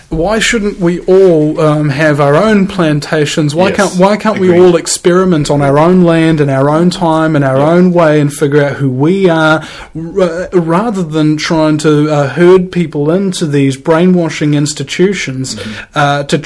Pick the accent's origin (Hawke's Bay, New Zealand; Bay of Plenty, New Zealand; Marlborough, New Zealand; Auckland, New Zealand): Auckland, New Zealand; I mean, for example, I'm from Auckland.